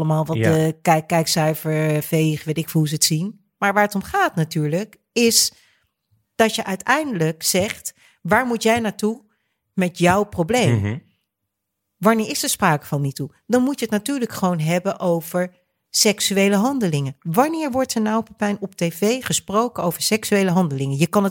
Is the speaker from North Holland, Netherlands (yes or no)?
no; Delft, South Holland, Netherlands; born there; Want ik kan zeggen, ja, ik ben geboren in Delft.